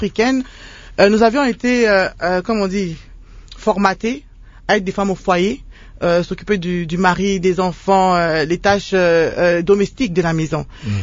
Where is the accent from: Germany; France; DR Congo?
DR Congo; chez nous, en République démocratique du Congo